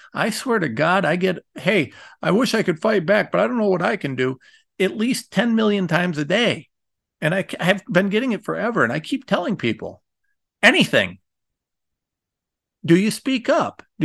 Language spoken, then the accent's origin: English; Ohio, United States; I'm nobody from Ohio and I got a platform now.